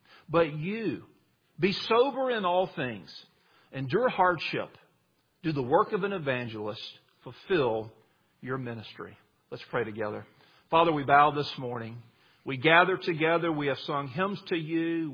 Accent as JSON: {"language": "English", "town": "Mobile", "region": "Alabama", "country": "United States", "said": "I am from Mobile, Alabama. You say, what does Mobile have to do with Houston?"}